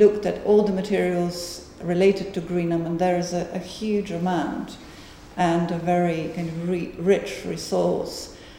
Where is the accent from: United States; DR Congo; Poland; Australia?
Poland; now in United Kingdom; which is exactly the time when I came here from Poland.